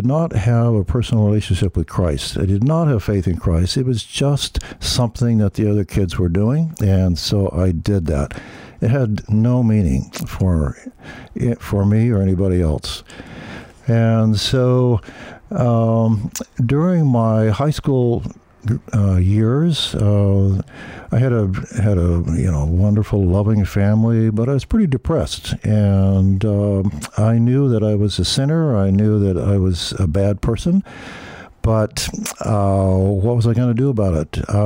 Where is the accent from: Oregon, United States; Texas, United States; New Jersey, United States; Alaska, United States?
Oregon, United States; And I grew up in Southern Oregon, down in near Medford.